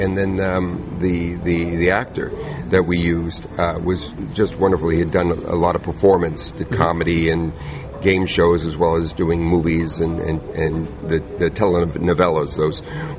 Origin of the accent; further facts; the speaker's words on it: California, United States; my background is, I grew up in Southern California, got involved in magic when I was about 10 years old, the B&H School of Magic in Los Alamitos.